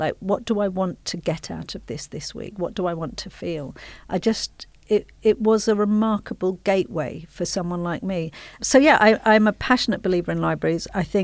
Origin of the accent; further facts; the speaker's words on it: Hackney, London, United Kingdom; I was 14 and I grew up in Hackney, and I loved horses